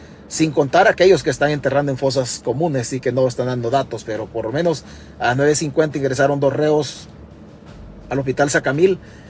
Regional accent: Chalatenango, El Salvador; Pues yo también soy chalateco, y son pueblos de la parte alta, son pueblos muy tranquilos.

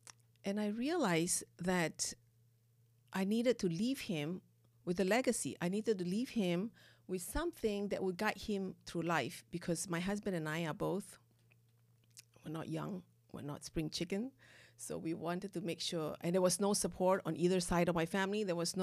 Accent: Singapore; born there; So I was born in Singapore, in a multicultural, multi-religious country.

